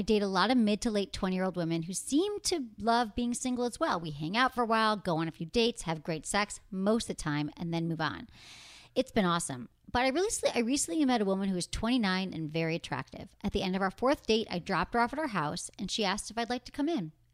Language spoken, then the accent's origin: English; Northern Ireland, United Kingdom; I'm from Northern Ireland.